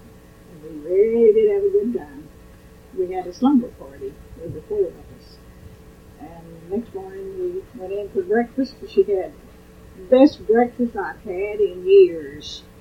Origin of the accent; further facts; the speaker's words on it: Sinton, Texas, United States; And I rode with this girl from Sinton, my hometown, and it was a new experience to me, I'll admit, from having been in a small school.